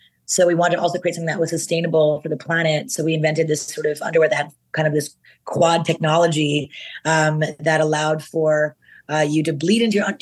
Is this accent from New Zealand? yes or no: no; Canada; now in United States; And as an immigrant coming, you know, I'm Canadian, but my father's in India, my mother's in Japan, coming to this country